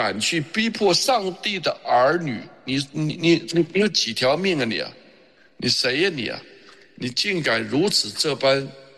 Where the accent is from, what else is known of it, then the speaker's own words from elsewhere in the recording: China; 我们中国人自己可以管理教会